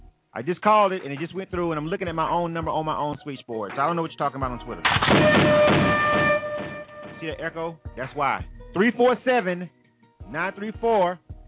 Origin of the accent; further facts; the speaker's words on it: the South, United States; I'm from the South.